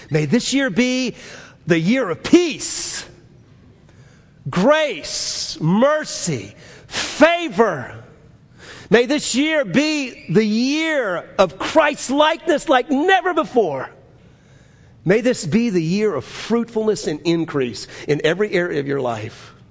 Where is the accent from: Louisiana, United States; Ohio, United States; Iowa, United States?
Louisiana, United States; New Orleans; And I'm from New Orleans. Right? 3 feet below sea level, sometimes 7.